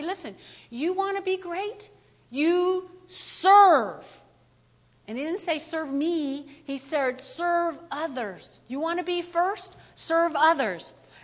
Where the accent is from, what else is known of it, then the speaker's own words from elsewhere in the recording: New Jersey, United States; You know, I'm from North Jersey, so we went back home to North Jersey, and we had a service.